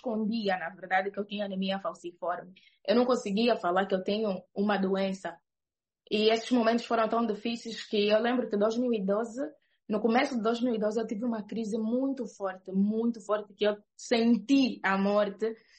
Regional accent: Angola; now in Belgium; sou angolana, moro na Bélgica. E eu saí da Angola em 2012.

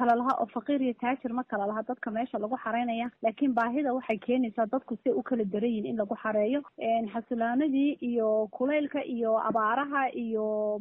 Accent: Degehabur, Somali Region, Ethiopia; anu magaalada Dhagaxbuur baan ka soo jeedaa

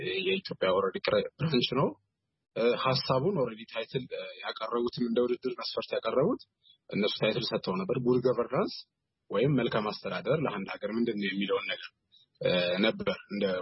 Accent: Welkite, Central Ethiopia, Ethiopia; ተወልጄ ያደኩት ወልቂጤ ከተማ ነው። ጉራጌ ዞን ውስጥ ነው እና እዛ ስማር ያለቀሰንኳቸው ብዙ ነገሮች አሉ።

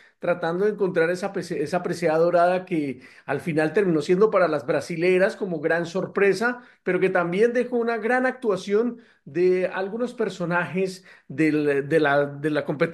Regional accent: Colombia; para nosotros es un honor como colombianos que un joven de 17 años haya logrado esta presea tan importante

